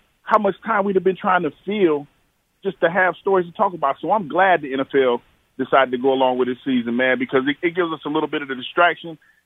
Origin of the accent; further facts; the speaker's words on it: Ohio, United States; You know, I'm from Ohio, so I have a lot of friends that are there